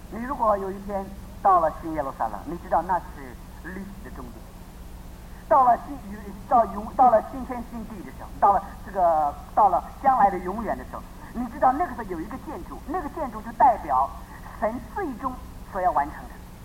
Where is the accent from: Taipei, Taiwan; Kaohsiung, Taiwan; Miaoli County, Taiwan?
Taipei, Taiwan; 我到了台北，到了现在还是会迷路，虽然我在这里长大的